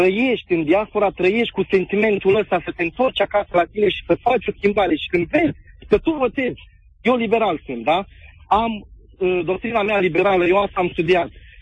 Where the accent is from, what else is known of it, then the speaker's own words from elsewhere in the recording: Brașov, Brașov County, Romania; Bineînțeles, sunt și din Brașov